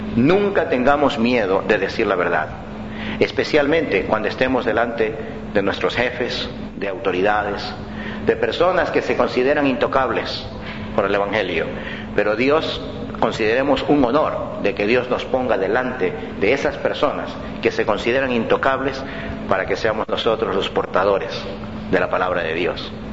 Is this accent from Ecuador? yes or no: yes; Ecuador; Por ejemplo, en mi país, Ecuador, le dicen el aceite